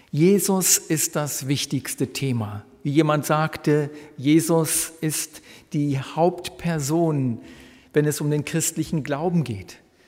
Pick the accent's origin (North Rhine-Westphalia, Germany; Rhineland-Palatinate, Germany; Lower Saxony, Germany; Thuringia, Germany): Lower Saxony, Germany; Celle; Ich bin selbst aus der Nähe von Celle, einer kleinen Stadt, die mich sehr an die Stadt Wittstock erinnert.